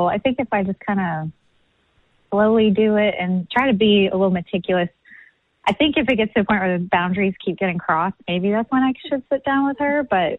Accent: Dallas, Texas, United States; I'm from Dallas, yeah.

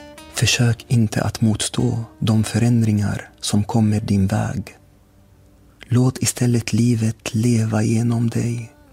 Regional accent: Syria; moved away; also born or lived in Sweden; sedan jag flytt från Syrien, där kriget plötsligt berövrade mig mitt hemland, flyttade jag till ett annat land igen efter att ha bott i Sverige i 12 år.

